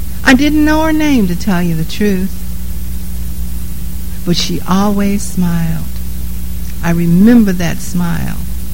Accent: Nashville, Tennessee, United States; I grew up in Nashville, as I told you earlier. And the Nashville that I grew up in was a segregated city.

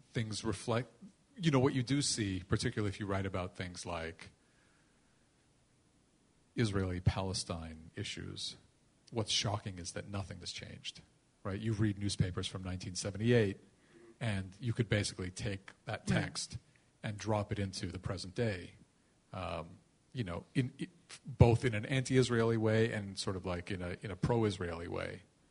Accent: Canada; If that, I'm Canadian.

